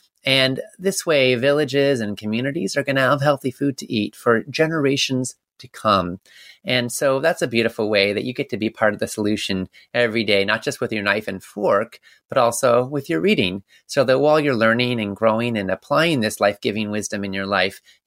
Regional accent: Canada; I was born in Canada and I lived up there

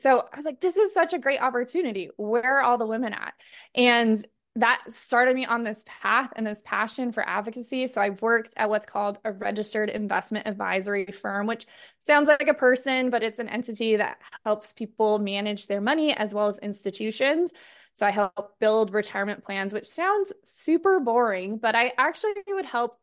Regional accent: Orem, Utah, United States; So I grew up in Orem, Utah. I drove on 800 West, if you're familiar, for elementary school, junior high school, and college.

